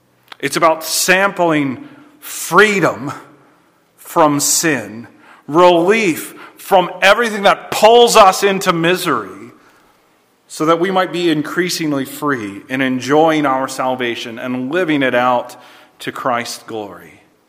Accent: Alabama, United States; so I'm still from Alabama, right?

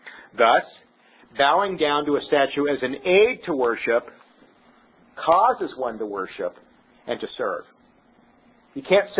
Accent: San Jose, California, United States; I was raised in the Roman Catholic Church. And I was raised, you know, we went to a church in San Jose, and where we had a lot of Mexicans, and very superstitious.

